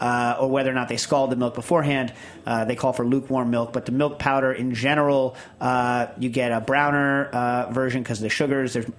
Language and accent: English; Lisbon, Portugal; English is a second language; from Lisbon, Portugal